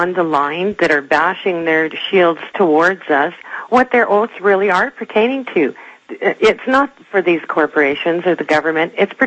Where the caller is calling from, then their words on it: Canada; We love you up here in Canada. I'm Canadian. My father's American.